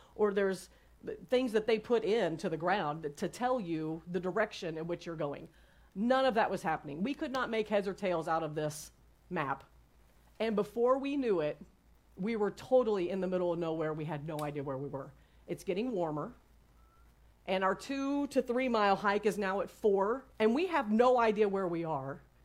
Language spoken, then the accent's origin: English; Midwest, United States; We grew up in the Midwest, and Tosh was in the military.